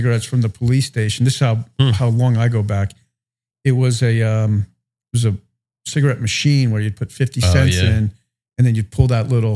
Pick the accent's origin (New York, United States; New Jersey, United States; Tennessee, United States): New Jersey, United States; Pompton Lakes; That was like, it was a fun little town. I grew up in Pompton Lakes